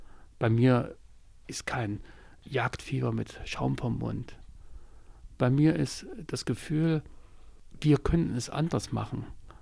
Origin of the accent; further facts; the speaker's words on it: Thuringia, Germany; als in dieser Zeitung in meiner Heimatregion Thüringen auf der ersten Seite ein altes Bild von 1983 war